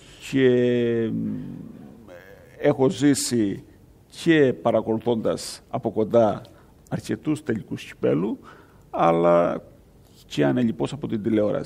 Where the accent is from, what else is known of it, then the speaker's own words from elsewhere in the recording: Heraklion, Crete, Greece; Η αλήθεια είναι ότι μεγάλωσα στο Εράκλειο της Κρήτης